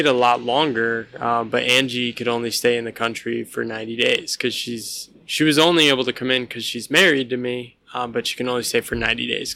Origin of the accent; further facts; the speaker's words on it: Connecticut, United States; I grew up in Connecticut in the forest, in the woods.